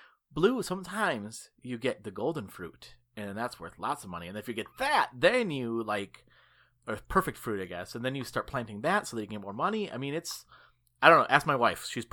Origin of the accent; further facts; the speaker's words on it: Wisconsin, United States; this is from the Wisconsin State Journal, my home state.